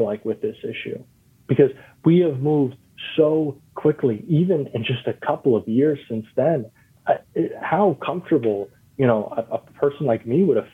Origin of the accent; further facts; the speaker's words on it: Florida, United States; You know, I grew up in Florida.